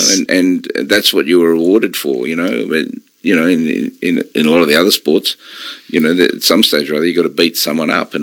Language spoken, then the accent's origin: English; Perth, Western Australia, Australia; Was born in Perth. I grew up in Perth. It's a fantastic place.